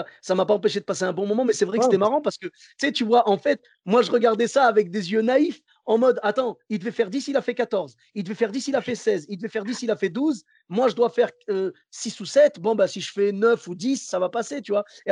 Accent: Bordeaux, Nouvelle-Aquitaine, France; moi, comme je venais de Bordeaux

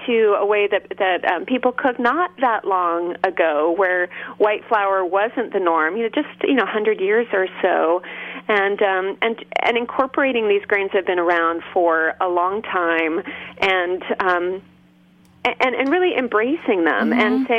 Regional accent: Berkeley, California, United States; I grew up in Berkeley, California, okay.

